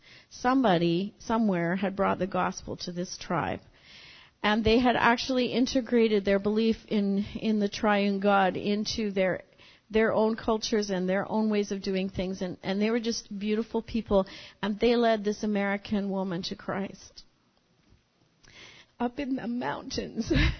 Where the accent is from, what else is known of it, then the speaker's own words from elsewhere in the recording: Hamilton, Ontario, Canada; in Hamilton, Ontario, and some of my heroes were the missionaries